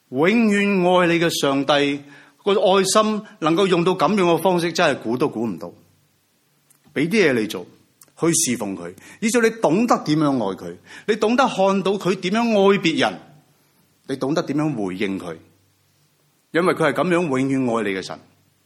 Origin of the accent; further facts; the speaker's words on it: Macau; 我出生在澳门，很小就回教会了，未够十岁的我，六十年代我已经回去澳门的第一间的宣教士的教会智道堂圣公会底下建立的教会。